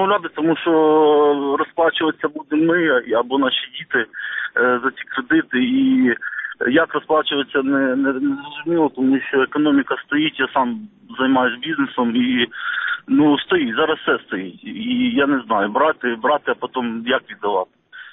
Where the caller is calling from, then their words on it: Kyiv, Ukraine; місто Київ.